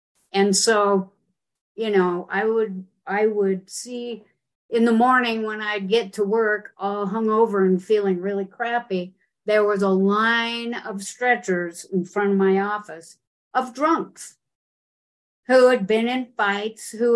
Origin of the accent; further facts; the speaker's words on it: Utah, United States; I grew up in Utah. I am from original pioneer, Mormon pioneer stock.